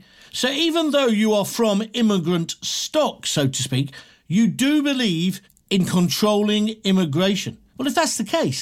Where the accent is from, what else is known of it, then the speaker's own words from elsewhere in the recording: England, United Kingdom; I am English, British, and I am European, but I am not anti-European.